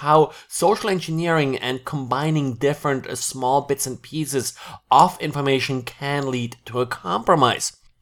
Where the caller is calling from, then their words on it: Jacksonville, Florida, United States; I'm today recording from Jacksonville, Florida.